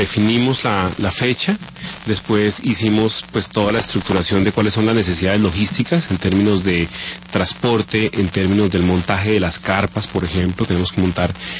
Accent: Bogotá, Colombia; Nuestra misión como bogotanos mañana es que los campesinos se devuelvan con los costales vacíos y los bolsillos llenos.

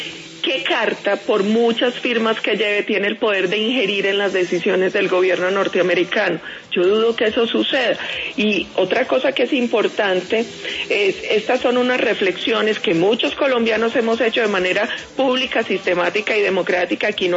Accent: Colombia; Nosotros como ciudadanos, como demócratas, como colombianos, nos dirigimos al gobierno de Estados Unidos

